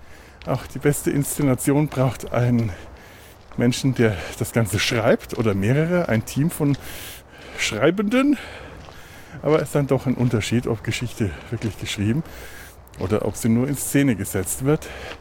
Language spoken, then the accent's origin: German; Bavaria, Germany; hier bei uns in Franken